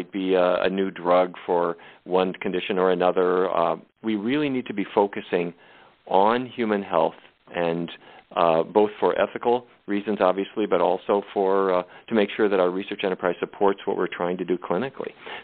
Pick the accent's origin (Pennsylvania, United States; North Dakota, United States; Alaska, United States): North Dakota, United States; Fargo; Now, I grew up in Fargo, North Dakota.